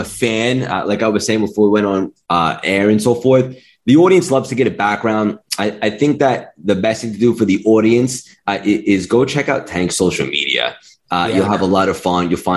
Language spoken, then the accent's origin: English; Long Island, New York, United States; We're both from Long Island.